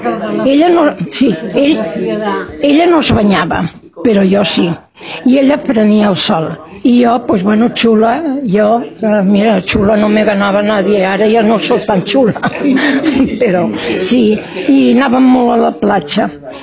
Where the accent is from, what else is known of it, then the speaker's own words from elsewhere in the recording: Barcelona, Catalonia, Spain; Jo he nascut a Poblenou, i a Poblenou he viscut, i a Poblenou visco. He canviat de pis, però visco. Ara visc a Diagonal, en l'Eixample de Poblenou.